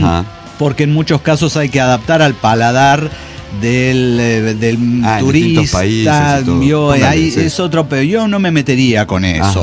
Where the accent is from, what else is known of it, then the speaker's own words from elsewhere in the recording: Morelia, Michoacán, Mexico; de Morelia, Michoacán.